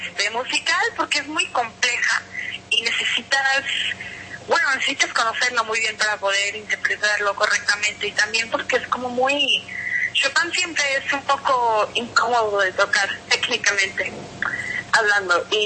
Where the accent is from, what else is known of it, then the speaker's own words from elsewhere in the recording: Mexico; como yo soy de México originalmente